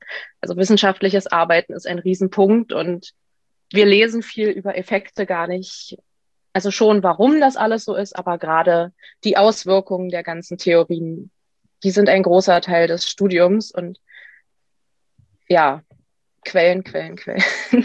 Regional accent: Brandenburg, Germany; Und ich komme aus der Nähe von Potsdam, wo ich auch studiere. Ich studiere an der Universität Potsdam.

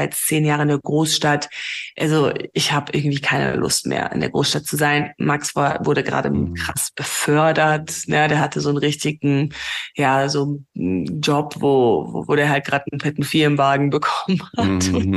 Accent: Namibia; ich bin hier tatsächlich in Namibia auch geboren und aufgewachsen und meine Eltern auch und meine Großeltern kamen aus Deutschland von meiner Mamas Seite und mein Vater ist englischer Südafrikaner.

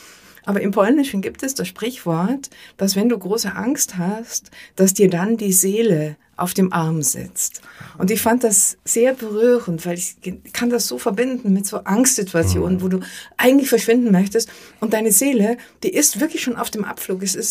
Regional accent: Bavaria, Germany; ich bin in Bayern aufgewachsen, man hört das ja auch noch. Und meine Mutter kam vom bayerischen Dorf und die hat Dialekt gesprochen. Und meine Vaterfamilie kam aus Schlesien und die haben schlesische Wörter benutzt. Und in der Schule hat man mir Hochdeutsch beigebracht.

